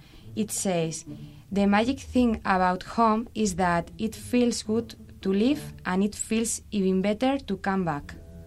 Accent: Madrid, Community of Madrid, Spain; English is a second language; now in Pamplona, Spain; I'm from Madrid and now I'm living in Pamplona, and I'm not sure about if someday I will come back to live in Madrid

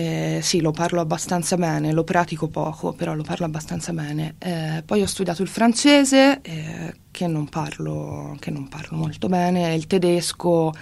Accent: Pisa, Tuscany, Italy; moved away as an adult; sono pisana, quindi toscana, ho 32 anni e sono arrivata qui a fine del 2015.

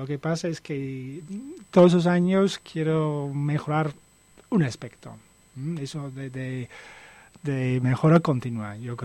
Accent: United Kingdom; Spanish is a second language; moved away; soy británico, llevo muchos años aquí, soy muy joven de espíritu, y no tan joven de cuerpo

